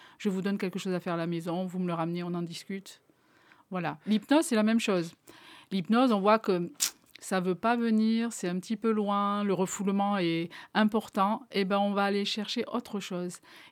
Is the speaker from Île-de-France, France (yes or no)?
no; Montpellier, Occitanie, France; Alors, je viens de Montpellier.